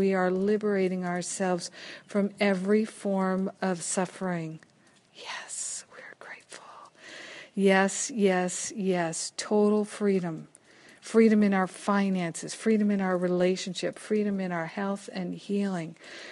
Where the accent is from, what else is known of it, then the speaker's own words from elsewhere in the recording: Rhode Island, United States; I grew up in New England and in Rhode Island.